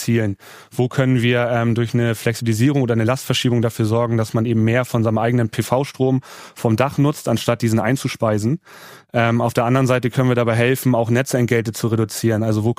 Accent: Schleswig-Holstein, Germany; Und ich habe mich heute ins schönste Bayern-Outfit geschmissen als Schleswig-Holsteiner.

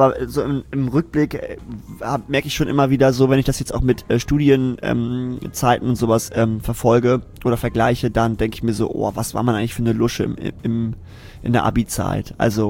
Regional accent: Zeven, Lower Saxony, Germany; Ich komme aus Zeven, ja.

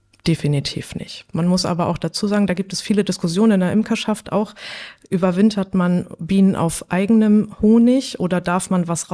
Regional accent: Hamburg, Germany; now in Nordfriesland, Germany; Ich bin eigentlich eine Hamburgerin, bin jetzt seit 10 Jahren in Nordfriesland. Mein Papa ist Nordfriese, ich war zwischendurch schon mal hier auch auf einer Schule in Bredstedt.

